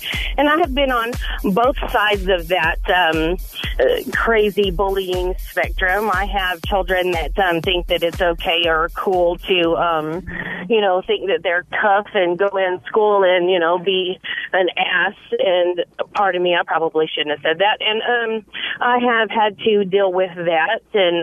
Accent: Clovis, New Mexico, United States; and we grew up in New Mexico in Clovis

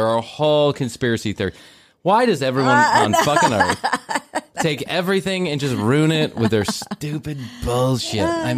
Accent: Ireland; I'm Irish, so that's how it works.

